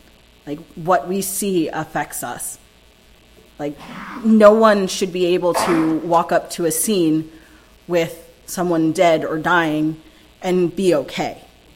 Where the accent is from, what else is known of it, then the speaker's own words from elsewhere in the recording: Maryland, United States; also born or lived in South Korea; I was born in Maryland. I've lived here for all but about 8 years of my life. I lived in South Korea for about 8 years.